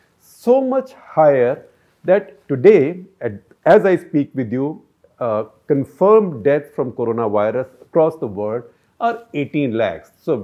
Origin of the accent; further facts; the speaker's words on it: India; because I am Indian, I am letting my patriotism, nationalism, bias overshadow my judgment.